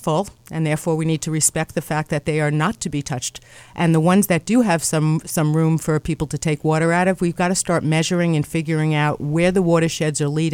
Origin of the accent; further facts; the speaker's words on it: East Coast, United States; I think I'm from the East Coast. And there are no motorboats in reservoirs that people drink water.